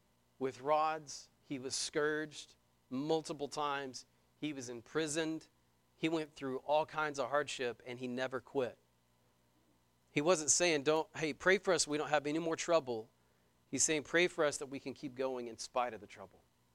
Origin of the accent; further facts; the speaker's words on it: United States; this is foreign to us because I'm an American